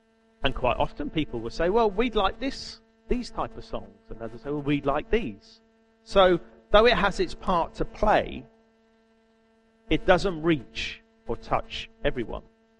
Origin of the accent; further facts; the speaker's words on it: United Kingdom; Remember, we are all British, except for John and Luana. We are all British.